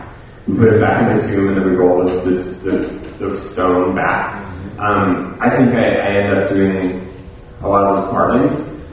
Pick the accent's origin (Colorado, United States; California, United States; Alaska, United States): California, United States; San Diego; my wife and I are actually from Southern California. We're from San Diego. When I was growing up, I had this really vibrant church experience